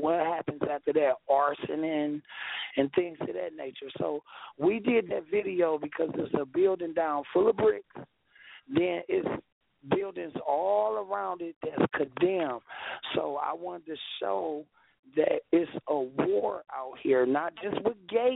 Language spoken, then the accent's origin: English; East Cleveland, Ohio, United States; For one, I come from East Cleveland.